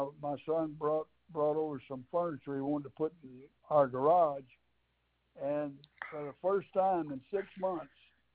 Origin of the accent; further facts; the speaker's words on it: Louisiana, United States; born there; I was born in Louisiana, and we stopped in Louisiana